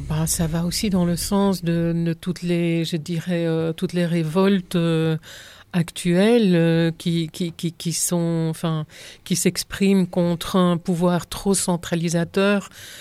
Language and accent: French; Flanders, Belgium; Et quand on est arrivé en Ardennes, parce que moi, je suis flamande d'origine